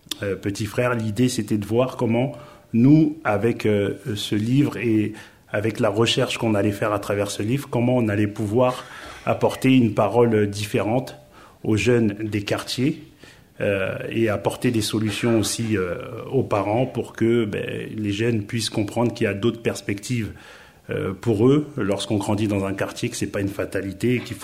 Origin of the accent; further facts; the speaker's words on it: Villiers-le-Bel, Île-de-France, France; Moi j'ai grandi à Villiers-le-Bel, pour ceux qui connaissent, c'est une ville de banlieue de région parisienne.